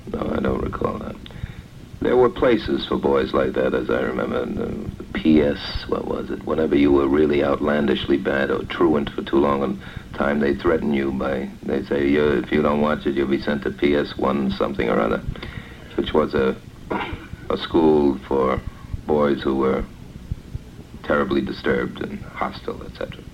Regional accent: New York City, New York, United States; no, I'm a New Yorker. It started at a boys' club in the neighborhood that I grew up in, 29th Street between 1st and 2nd Avenues in Manhattan.

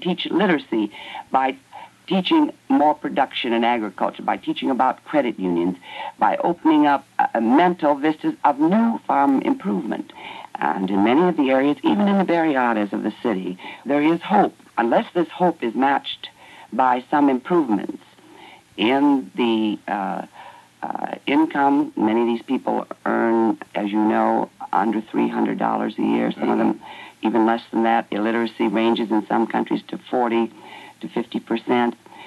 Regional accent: Huron, South Dakota, United States; he had been in my hometown of Huron and lived with a farmer, and he told me the name of the farmer, one of our best farmers in South Dakota.

